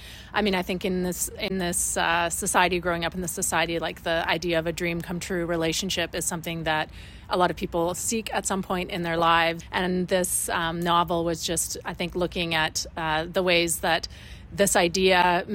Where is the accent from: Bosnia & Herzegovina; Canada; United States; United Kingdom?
Canada; Sparwood, British Columbia; my parents are both from Quebec, and I grew up in Sparwood, BC, in an Anglophone small town where definitely was culturally different than everybody around me